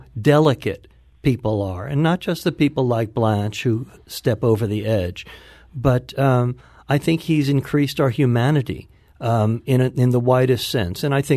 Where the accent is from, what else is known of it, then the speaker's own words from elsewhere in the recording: New York City, New York, United States; I grew up in New York City. I hate it, but it's part of who I am.